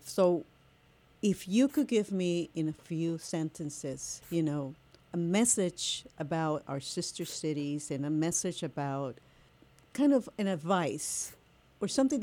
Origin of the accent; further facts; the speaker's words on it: Toa Baja, Puerto Rico; also born or lived in Arroyo; I'm from Arroyo, but I'm going to be there. I'm always from Arroyo, Patillas. My husband's from Patillas. My kids are from Bayamón. I have a whole team, and then I was raised in Toa Baja.